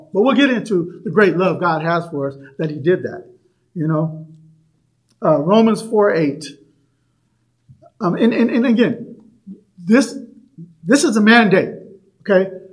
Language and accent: English; Seattle, Washington, United States; I mean, I'm from the West Coast. I'm from Seattle.